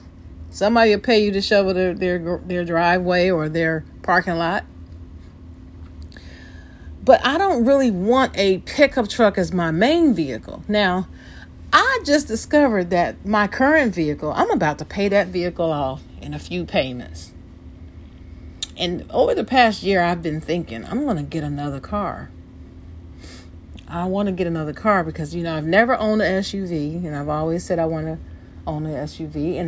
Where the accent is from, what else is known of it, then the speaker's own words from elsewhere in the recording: Ohio, United States; especially given where I'm raised, where I was born and raised in Ohio. Big GM state.